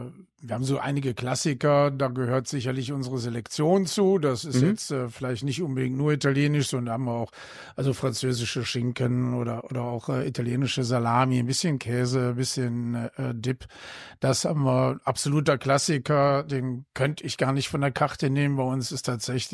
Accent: Krefeld, North Rhine-Westphalia, Germany; Also ich bin in Krefeld aufgewachsen, muss ich dazu sagen.

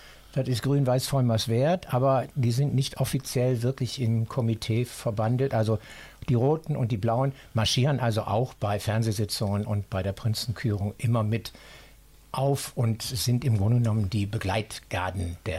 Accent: Düsseldorf, North Rhine-Westphalia, Germany; born there; Ich bin in Niederkassel geboren, an der Grenze Niederkasseler Kirchweg zu Oberkassel, wo jetzt das japanische des Echo-Haus steht. Da stand mein Geburtshaus.

